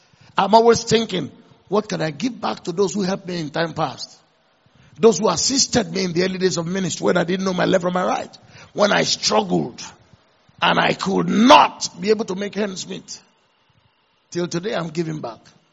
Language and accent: English; Offa, Kwara, Nigeria; She grew up in England. I grew up in Offa.